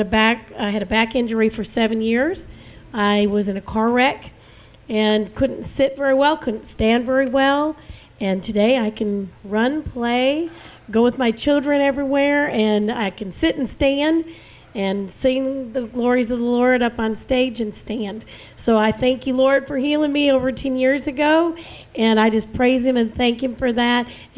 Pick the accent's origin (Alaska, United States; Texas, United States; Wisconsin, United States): Texas, United States; Weatherford; I'm from Weatherford, Texas.